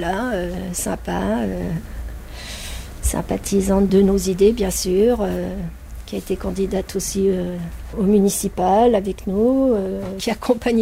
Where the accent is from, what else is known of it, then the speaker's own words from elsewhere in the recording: France; born there; Moi, je suis née en France. Moi, je suis née en 45.